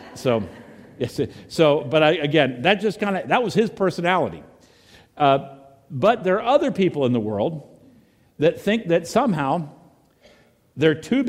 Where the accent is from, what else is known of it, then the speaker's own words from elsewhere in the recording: Virginia, United States; At least the Protestants that I grew up with in Virginia mostly were Baptists.